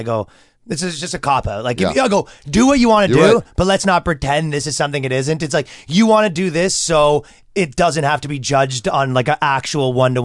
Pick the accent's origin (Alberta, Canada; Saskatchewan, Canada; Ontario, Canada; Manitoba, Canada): Ontario, Canada; Toronto; Yeah, Toronto.